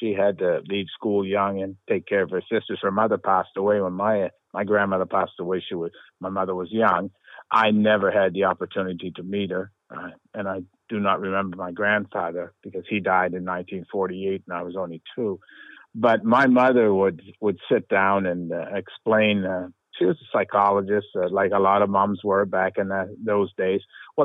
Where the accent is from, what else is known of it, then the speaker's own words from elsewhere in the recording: Windsor, Ontario, Canada; The safety value is not there like it was when I was growing up in Windsor. Curry's Corner, you knew everybody.